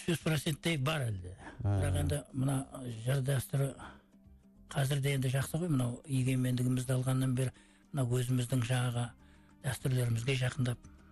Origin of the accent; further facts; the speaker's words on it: Takhtakopir, Karakalpakstan, Uzbekistan; бала кезімізден туып өскен жеріміз Қарақалпақстан Тақтакөпір ауданы, қазіргі Мүлік совхоз. Осы жерде туып өстік.